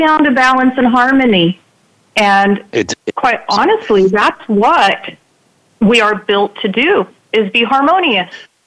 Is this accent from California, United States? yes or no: yes; San Diego, California, United States; born there; Well, I was born in San Diego to a military family.